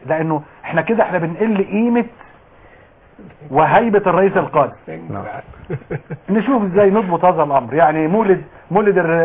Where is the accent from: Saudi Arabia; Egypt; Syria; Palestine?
Egypt; احنا كمصريين